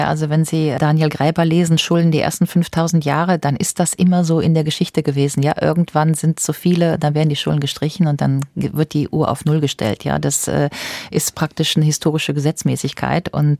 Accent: Rhineland, Germany; ich komme ja aus dem Rheinland und ich weiß, dass ich dahin gehöre

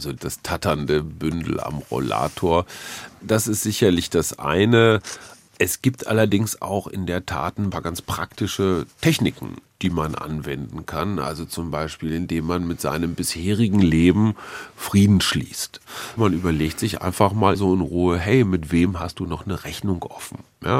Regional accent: Münster, North Rhine-Westphalia, Germany; Ich komme aus Münster.

